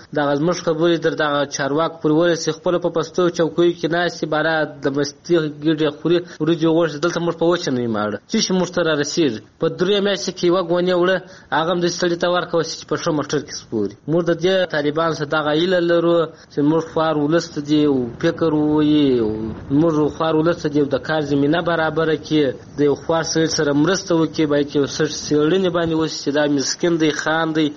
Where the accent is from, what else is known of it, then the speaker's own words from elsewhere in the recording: Helmand, Afghanistan; موږ د هلمند یو